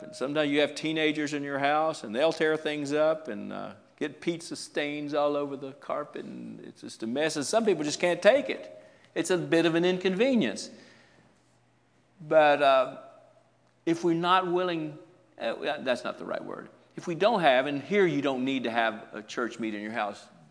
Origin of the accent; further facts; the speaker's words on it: Westfield, New Jersey, United States; born there; I was born in New Jersey, and Dad tells me this story about the time when I was born. There was a family in the congregation there in Westfield, New Jersey.